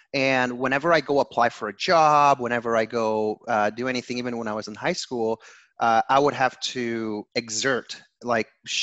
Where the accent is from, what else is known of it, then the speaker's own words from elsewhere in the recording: Ecuador; now in United States; So I'm originally born and raised in Ecuador, right? And I came here in the early 90s.